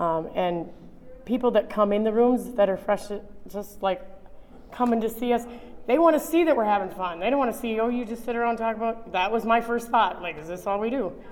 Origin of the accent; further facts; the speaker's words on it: Minnesota, United States; Yeah, I'm from Minnesota. Minnesota rules